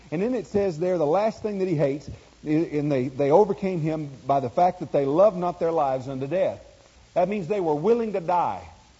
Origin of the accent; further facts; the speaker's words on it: Arkansas, United States; I was raised in Arkansas. I was born over there a long, long time ago